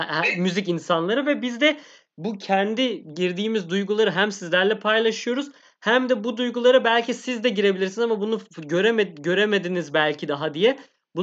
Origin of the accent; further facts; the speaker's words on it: Amsterdam, North Holland, Netherlands; Efe anlayacağınız gurbet ellere gidiyor ki ben de Amsterdam'lıyım gerçi.